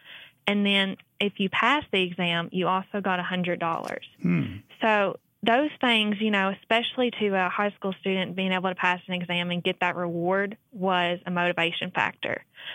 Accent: Hustonville, Kentucky, United States; Well, I grew up in Lincoln County, and I was born and raised there. I'm from a little town called Houstonville, Kentucky.

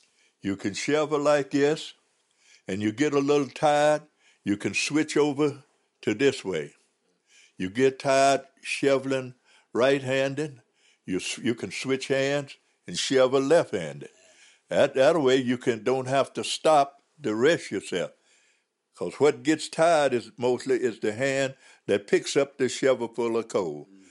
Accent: Ekman, West Virginia, United States; born or raised there

